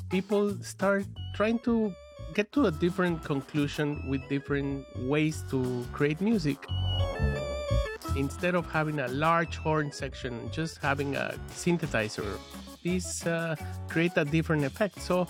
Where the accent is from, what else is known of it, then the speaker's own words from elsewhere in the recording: Mexico City, Mexico; English is a second language; I grew up in Mexico City, and on the street you're listening to cumbia and tropical music.